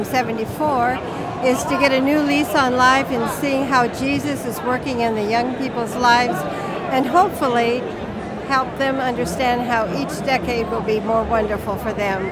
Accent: Spokane, Washington, United States; from Spokane, Washington

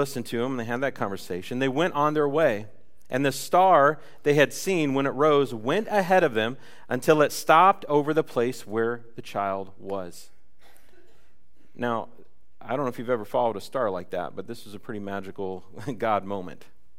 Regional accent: Bowling Green, Ohio, United States; born there; I was born in Bowling Green, Ohio. That is the flattest part of Ohio, and it's boring.

